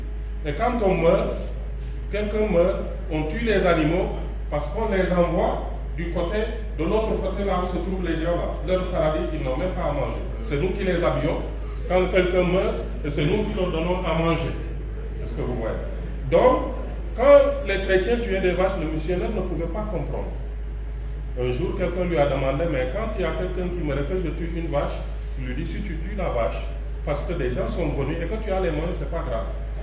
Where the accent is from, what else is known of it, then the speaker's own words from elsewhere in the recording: Senegal; dans mon village, c'est là que je suis né. J'ai grandi avec eux. J'ai fait les choses avec eux. Et c'est chez moi. Comme on dit, on est sénégalais.